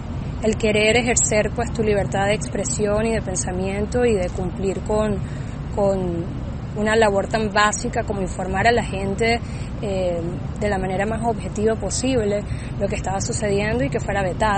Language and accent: Spanish; Venezuela; Una de las cosas más difíciles de aceptar como venezolano es que lo que extrañamos ya no existe.